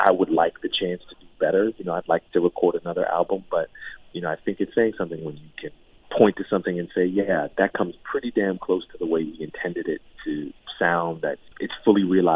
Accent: Philadelphia, Pennsylvania, United States; I knew about William and his work with the Underground Railroad from growing up in Philadelphia.

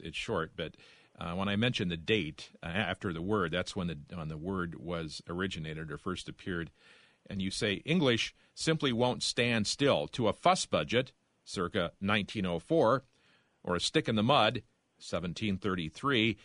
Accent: Iowa, United States; You say a bunch of famous people come from my home state, Iowa.

